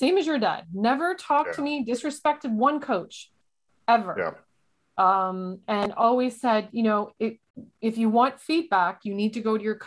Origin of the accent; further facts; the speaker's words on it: London, United Kingdom; They're like, so where are you from? And I'm like, London.